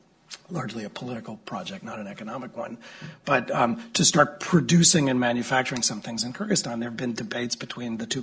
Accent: United States; because I'm American

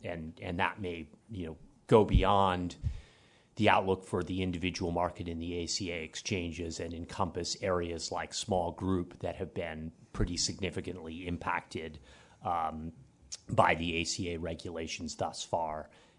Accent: New York, United States; the New York State individual market when, I say we because I'm a New Yorker

